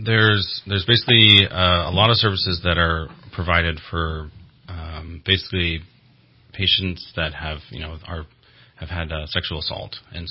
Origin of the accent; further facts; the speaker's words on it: Weaverville, California, United States; I am a local. I grew up in Weaverville, so I've been...